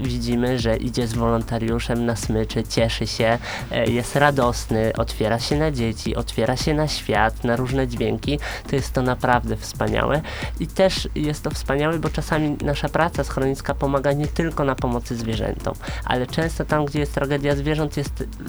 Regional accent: Stargard, West Pomeranian Voivodeship, Poland; potem wróciłem do rodzinnego Stargardu

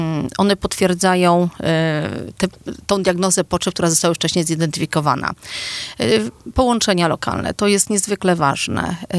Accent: Dolice, West Pomeranian Voivodeship, Poland; Ja sama wywodzę się z obszaru popegeerowskiego, tak? Ja wywodzę się ze wsi, z Dolic.

